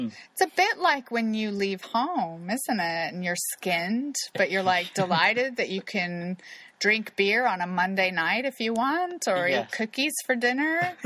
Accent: Kansas City, Missouri, United States; Oh my God, I'm from Kansas City.

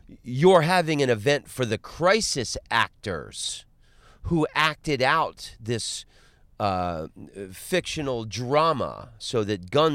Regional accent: Orlando, Florida, United States; I'm from Orlando. I grew up in Orlando.

